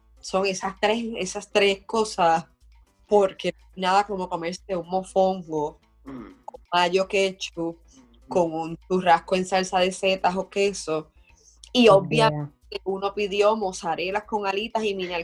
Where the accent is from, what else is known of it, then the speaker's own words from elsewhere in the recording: Puerto Rico; moved away; yo cuando salí de Puerto Rico no salí con la idea de ser permanente. Todavía yo no proceso que es permanente.